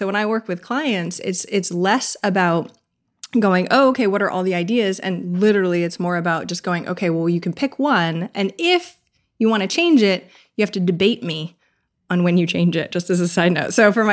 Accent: Maine, United States; Like literally, I'm from Maine. I knew zero millionaires to begin with.

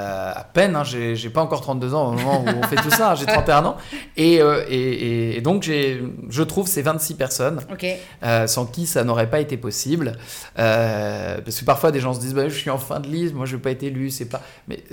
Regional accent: Le Trait, Normandy, France; Je suis d'ici. Moi, je suis né à Rouen, mais en réalité, j'ai passé mon enfance et ma vie au Trait, commune voisine de Duclair.

